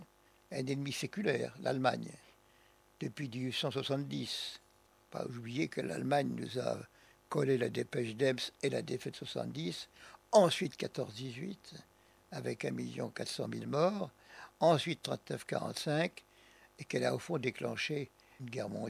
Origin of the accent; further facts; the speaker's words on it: Turin, Piedmont, Italy; born there; je suis né à Turin sur le cours du voyage, probablement avec un jour d'avance. D'où le fait que je suis turinois. Et qu'à l'origine, au début de ma vie, ayant eu une nounou italienne pendant très longtemps, je ne parlais que franc-italien, je ne savais pas parler français même.